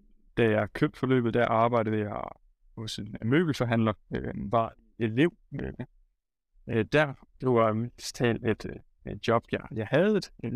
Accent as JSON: {"language": "Danish", "town": "Aabenraa", "region": "Region of Southern Denmark", "country": "Denmark", "said": "Jeg er 23 år gammel, og jeg kommer ned fra Sønderjylland, fra Aabenraa af."}